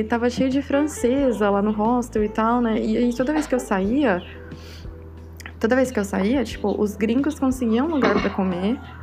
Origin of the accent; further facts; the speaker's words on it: Brazil; Eu sou brasileira, eu não sou daqui